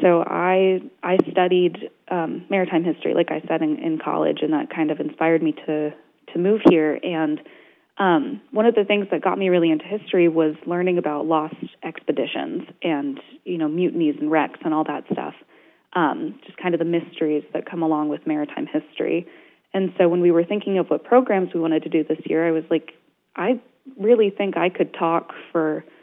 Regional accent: Las Vegas, Nevada, United States; now in Coos Bay, United States; I grew up in Las Vegas, Nevada, so very far away from water and all things maritime

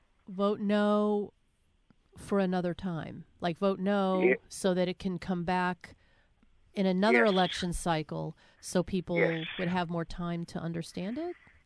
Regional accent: New England, United States; I like the Patriots because I'm from New England.

